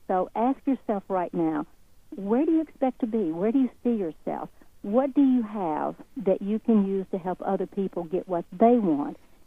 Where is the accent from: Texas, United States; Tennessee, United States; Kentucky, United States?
Tennessee, United States; Nashville; I was raised in Nashville, Tennessee, and I could not sing or pick.